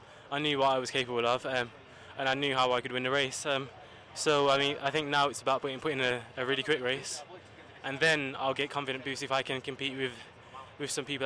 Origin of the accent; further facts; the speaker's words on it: United Kingdom; And to say that I'm a British champion is the most surreal thing I've ever known in my life.